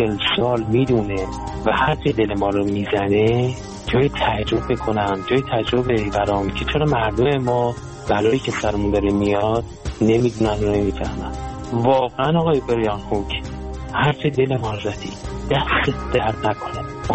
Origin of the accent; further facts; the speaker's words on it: Iran; به عنوان یک ایرانی وقتی فکر میکنم